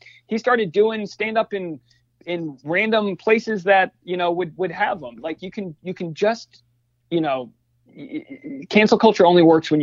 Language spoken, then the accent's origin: English; New England, United States; like how we grew up, like growing up in New England